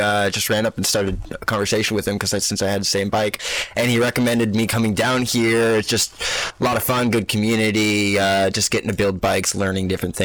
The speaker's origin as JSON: {"language": "English", "town": "Fresno", "region": "California", "country": "United States", "tie": "born or raised there", "also_born_or_lived": "Orange County, California / Las Vegas, Nevada", "said": "No, actually, I was born in Southern California, down in Orange County, but basically from Fresno. I grew up most of my childhood there, and then the other half in Vegas."}